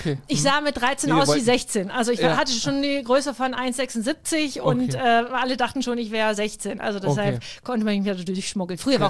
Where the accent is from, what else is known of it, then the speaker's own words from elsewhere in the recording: Wolfsburg, Lower Saxony, Germany; born there; Also ich komme aus einer Gastrofamilie, also ich komme gebürtig aus Wolfsburg. Das ist eine Stadt hier, eine Stunde ungefähr entfernt